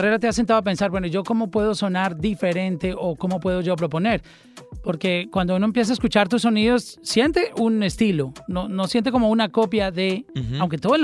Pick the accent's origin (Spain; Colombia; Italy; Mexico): Colombia; como decimos en mi país, en Colombia